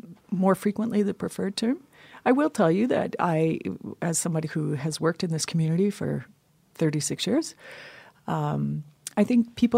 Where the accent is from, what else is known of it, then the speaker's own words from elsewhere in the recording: Saskatchewan, Canada; also born or lived in British Columbia / Alberta; now in Calgary, Canada; I come originally from Saskatchewan and have lived in BC and Alberta, and I find myself now here in Calgary. I'm of Norwegian and Sami descent